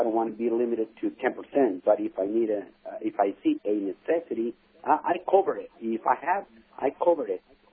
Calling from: Salinas, California, United States; Hi. I'm coming from Salinas.

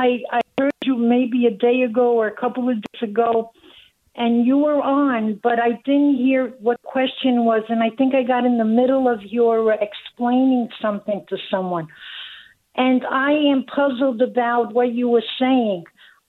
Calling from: New Jersey, United States; Yes, I am calling from the East Coast

